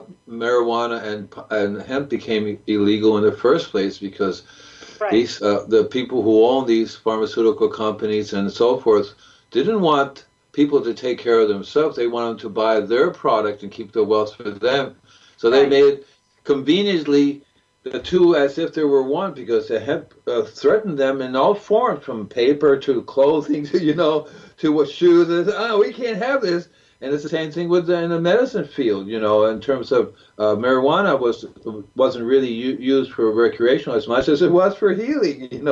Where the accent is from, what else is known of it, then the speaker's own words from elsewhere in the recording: New York, United States; born there; My dad came to the United States. I was born in New York in 49. That's when he came.